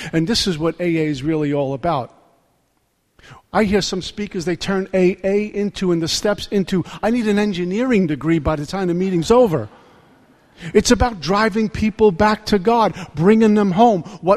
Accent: Brooklyn, New York, United States; I was 14 years old. I grew up in Brooklyn.

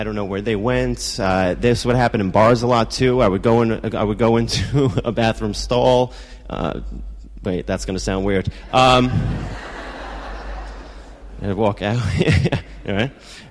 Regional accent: Brooklyn, New York, United States; I grew up in Brooklyn. We used to come into the city on Thursday nights.

